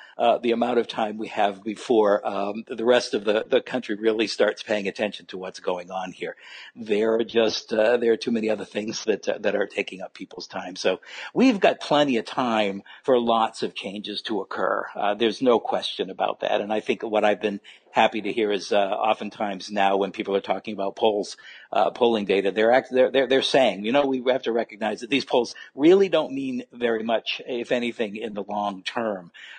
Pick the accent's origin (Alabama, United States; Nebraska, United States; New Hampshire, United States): New Hampshire, United States; As you know, I grew up in New Hampshire and cut my teeth on the New Hampshire presidential primaries for years.